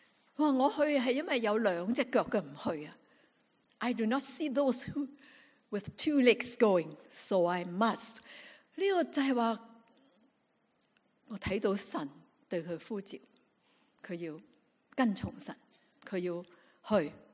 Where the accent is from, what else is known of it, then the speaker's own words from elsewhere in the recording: Guangdong, China; 中国人，我们广东人说人家大只讲，